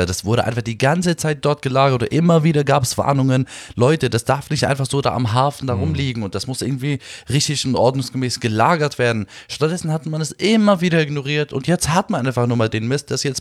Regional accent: Berlin, Germany; Ich bin zwar hier in Berlin geboren, hier aufgewachsen und lebe auch hier.

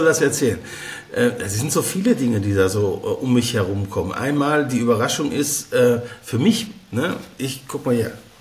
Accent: Castrop-Rauxel, North Rhine-Westphalia, Germany; als in Castrop, der Stadt, wo ich gewohnt habe, Castrop-Rauxel, die Stadt mit dem lustigen Namen, wo ich aufgewachsen bin, hat man eine Autobahn gebaut

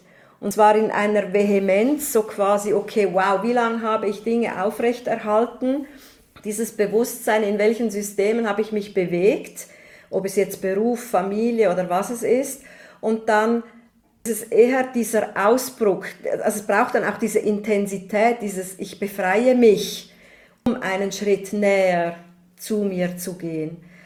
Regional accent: Switzerland; Ich bin Schweizerin

